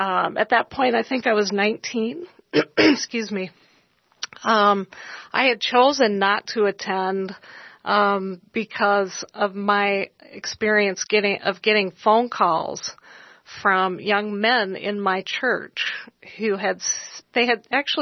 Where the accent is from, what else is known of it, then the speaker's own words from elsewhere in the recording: Utah, United States; I am from Utah, so living amongst the Mormons and being part of the Mormon religion, it really is a culture and a community.